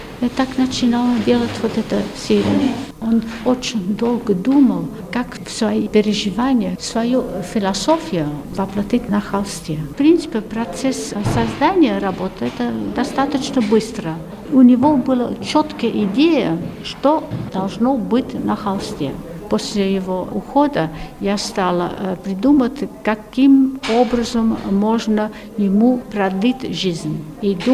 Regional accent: Belgium; now in Moscow, Russia; Я сама из Бельгии.

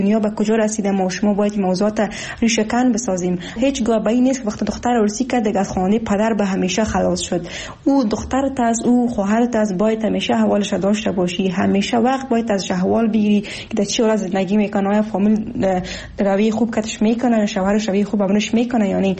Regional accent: Afghanistan; من زن افغان هستم،

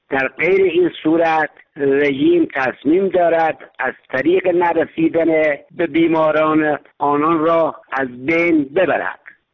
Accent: Iran; به عنوان یک ایرانی درد کشیده

